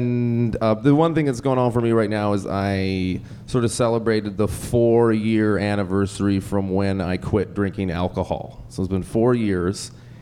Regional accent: Nanaimo, British Columbia, Canada; I'm born and raised from Nanaimo, British Columbia, actually. That's my hometown.

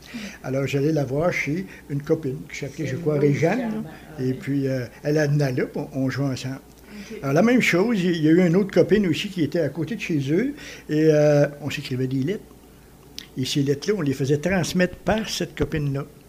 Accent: Trois-Rivières, Quebec, Canada; born there; 71 ans. Oui. Et puis, je suis né à Trois-Rivières.

